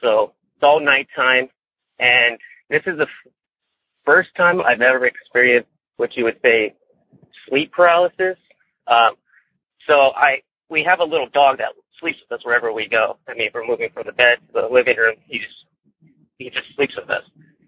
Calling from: Mentone, California, United States; Well, I come from Mentone, California, kind of a little ways down from going up to Forest Falls and a road to get to Big Bear.

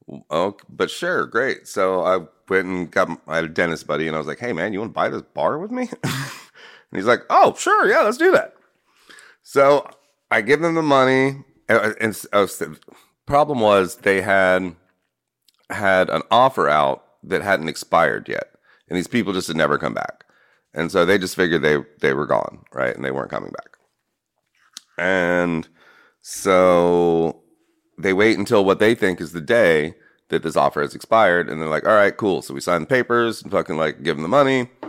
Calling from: Savannah, Georgia, United States; I'm here? In Savannah, Georgia.

